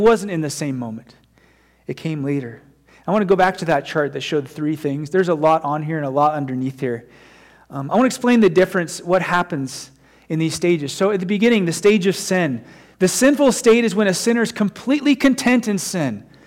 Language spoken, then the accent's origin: English; United States; And I don't know, for me as an American, I hear the word peace